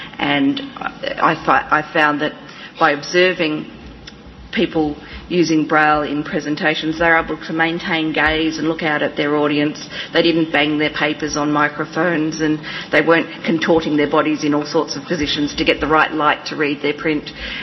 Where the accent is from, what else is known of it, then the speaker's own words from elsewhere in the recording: Australia; I come from Australia